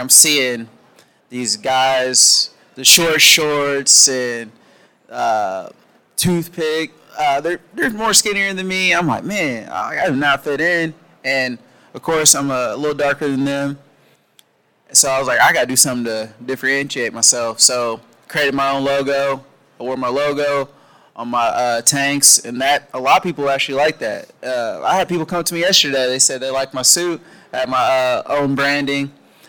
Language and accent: English; Indianapolis, Indiana, United States; So when I run my races, I'm from Indianapolis. So I run a lot of races there, of course.